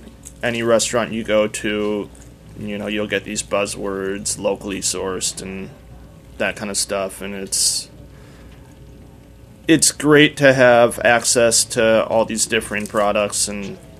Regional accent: Madison, Wisconsin, United States; And I grew up in Madison, Wisconsin, where we had a lot of great farmers and farmers market every weekend.

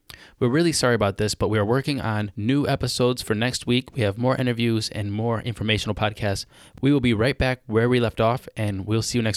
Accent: United States; from an American point of view, I am American

